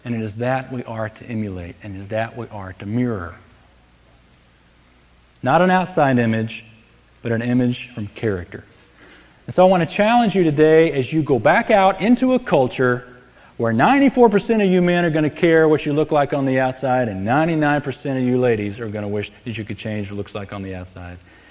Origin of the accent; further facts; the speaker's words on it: San Antonio, Texas, United States; I grew up in San Antonio. Most from second grade through high school.